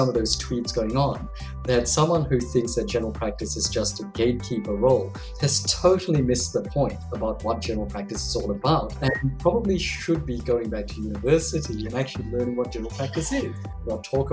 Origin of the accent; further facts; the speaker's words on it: Australia; My parents came to Australia. My father, of course, as a doctor, came here, worked here as a general practitioner. I grew up in Australia, did all my school, most of my school years here, and of course, university at Sydney University.